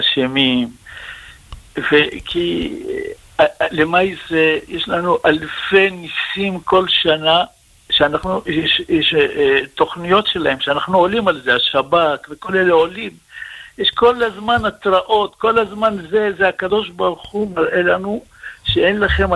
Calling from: Bnei Brak, Tel Aviv District, Israel

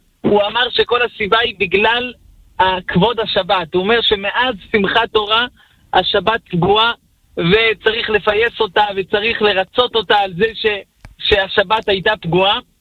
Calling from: Holon, Tel Aviv District, Israel

